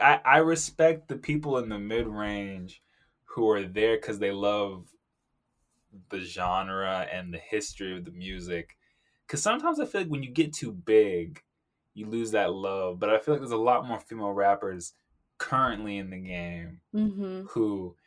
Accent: West Coast, United States; I'm coming from the West Coast, and it's all my like songs.

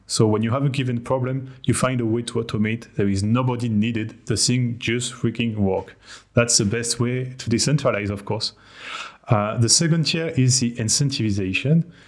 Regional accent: France; accent: French; English is a second language; you could guess from my accent that I am French.

